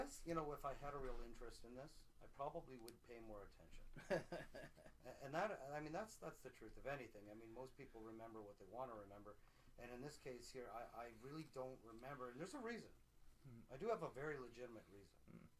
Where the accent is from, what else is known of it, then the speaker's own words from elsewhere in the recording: Canada; I'm Canadian